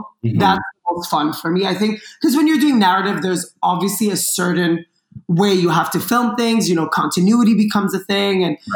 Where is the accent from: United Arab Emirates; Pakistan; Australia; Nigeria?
United Arab Emirates; Dubai; now in United States; I grew up in Dubai. I've never thought I was going to be living in America.